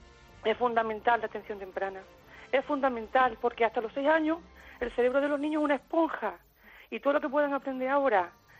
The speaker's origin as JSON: {"language": "Spanish", "town": "Cádiz", "region": "Andalusia", "country": "Spain", "lives_now": "Jaén, Spain", "said": "pues le llamo desde Jaén, yo soy de Cádiz."}